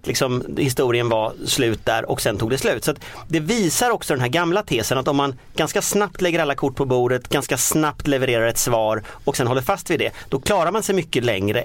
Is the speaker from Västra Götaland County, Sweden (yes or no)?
yes; Gothenburg, Västra Götaland County, Sweden; accent: Gothenburg dialect; När jag är trött, då börjar jag prata göteborgska.